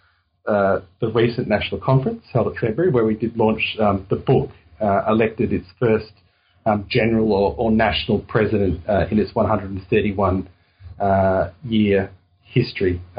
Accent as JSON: {"language": "English", "town": "Melbourne", "region": "Victoria", "country": "Australia", "tie": "born or raised there", "said": "not far from where I grew up in Melbourne"}